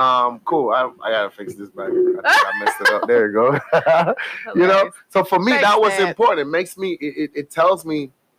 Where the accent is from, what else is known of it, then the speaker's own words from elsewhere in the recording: Jamaica; Jamaican culture is different. The way we were brought up is different, mm-hmm. right? For example, in my hometown, if you had an event coming up and you already got a date, your flyers out, I would not put an event on your date.